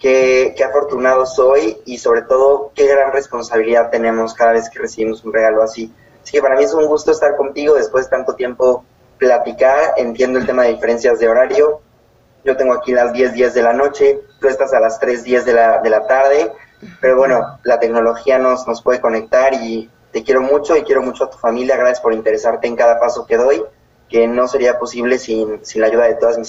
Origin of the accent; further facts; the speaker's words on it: Puebla, Mexico; yo soy poblano. … Soy poblano.